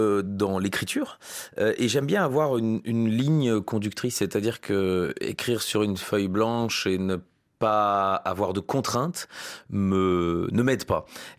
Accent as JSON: {"language": "French", "town": "Brussels", "region": "Brussels-Capital Region", "country": "Belgium", "tie": "born or raised there", "said": "quand j'étais gamin, j'étais à Bruxelles"}